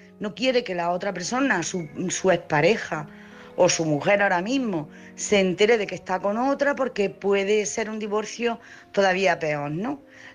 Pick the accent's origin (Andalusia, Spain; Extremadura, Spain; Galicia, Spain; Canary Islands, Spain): Andalusia, Spain; Jaén; y soy de Jaén.